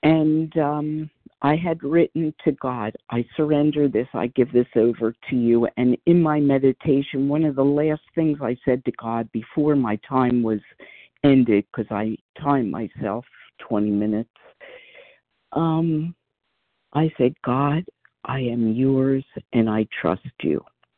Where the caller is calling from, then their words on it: Pennsylvania, United States; from outside of Philadelphia, Pennsylvania.